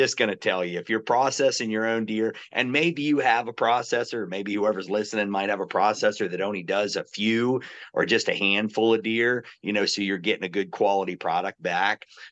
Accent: Pennsylvania, United States; You know, I'm from Pennsylvania.

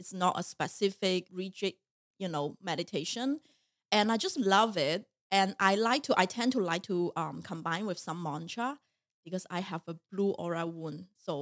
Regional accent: China; English is a second language; And I literally came into this world and also born and raised in China as a female.

